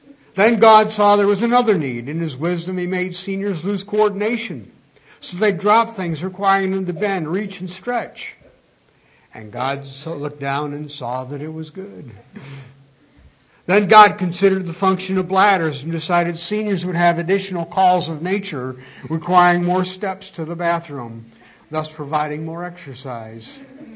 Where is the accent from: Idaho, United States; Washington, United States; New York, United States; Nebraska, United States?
New York, United States; Woodstock; not far from, about an hour and a half, 2 hours from where I grew up in Woodstock, New York.